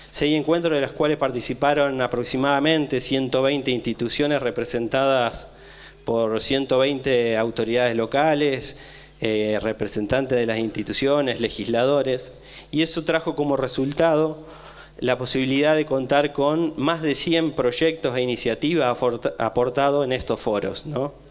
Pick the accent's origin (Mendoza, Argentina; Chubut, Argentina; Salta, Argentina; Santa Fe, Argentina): Santa Fe, Argentina; como norteño, como alguien que vive, que creció y que vive en el norte